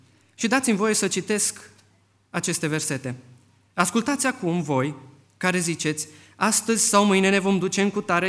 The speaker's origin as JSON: {"language": "Romanian", "town": "Vulcan", "region": "Hunedoara County", "country": "Romania", "said": "vin din România, din județul Hunedoara. Stau într-o localitate undeva la sudul județului, numită Vulcan."}